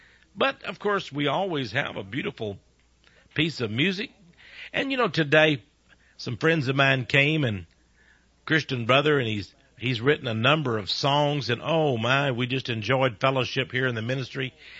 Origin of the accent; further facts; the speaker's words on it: Texas, United States; I'm from Texas. I'm from the United States.